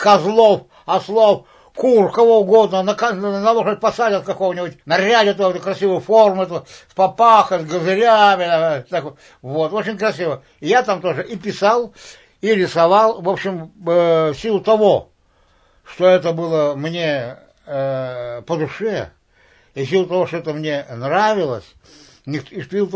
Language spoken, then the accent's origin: Russian; Yekaterinburg, Sverdlovsk Oblast, Russia; И я из Свердловска.